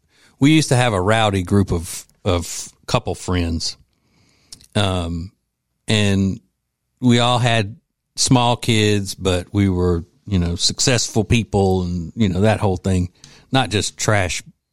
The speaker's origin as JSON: {"language": "English", "town": "Winnfield", "region": "Louisiana", "country": "United States", "tie": "born or raised there", "said": "when I was growing up in Winfield, Louisiana."}